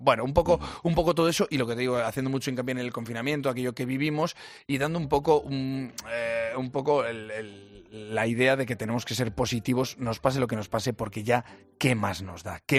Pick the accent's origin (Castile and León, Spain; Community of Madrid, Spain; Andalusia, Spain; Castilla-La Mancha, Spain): Castile and León, Spain; Casasola de Arión; Casasola de Arión, que es mi pueblo, o a Fermosella, que es el pueblo de mi mujer